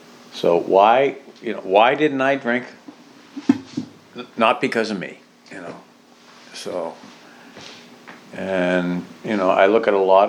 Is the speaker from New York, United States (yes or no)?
no; New Hampshire, United States; I'm from New Hampshire, and boy, you know, I'm able to tell those guys.